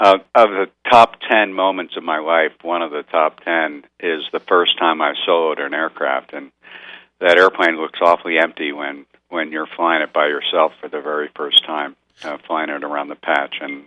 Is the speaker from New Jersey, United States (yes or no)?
yes; New Jersey, United States; Yeah, interesting, because I was born and raised in New Jersey, of all places, and they have a driving age of 17.